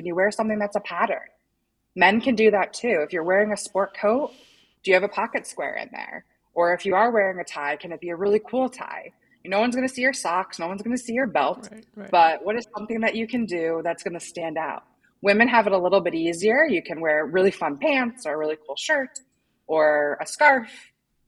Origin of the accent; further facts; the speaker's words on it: New York, United States; So I'm a New Yorker, and I don't know if you're familiar with what the New York uniform is.